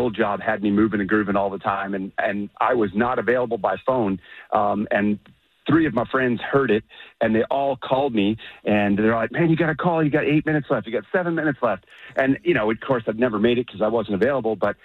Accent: Massachusetts, United States; Ever since I moved to this area, I grew up outside of Boston

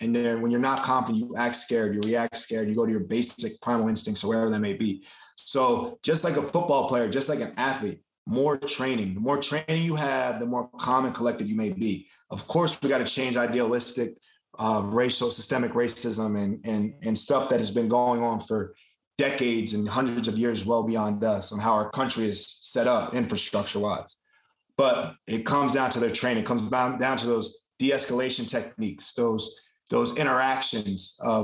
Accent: United States; listening to the side as a Black man growing up in America

